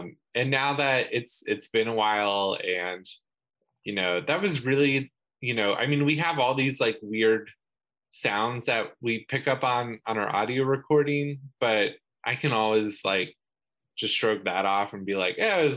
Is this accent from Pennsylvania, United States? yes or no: no; Kansas, United States; when I grew up in Kansas, and I just think being around like a bunch of like very like practical, like salt of the earth kind of farm people